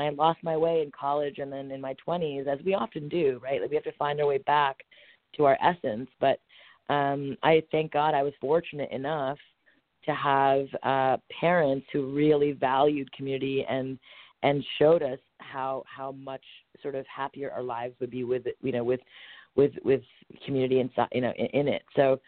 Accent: Montreal, Quebec, Canada; my mother's Japanese, my father's from India, and I'm born and raised in Montreal, Canada.

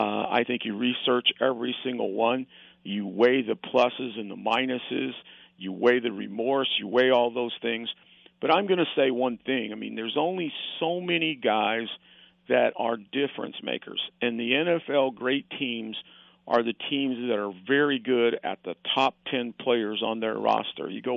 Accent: Decatur, Illinois, United States; When, you know, growing up in Decatur, Illinois, I mean, we came down, I saw Stan Musial play in Sportsman's Park.

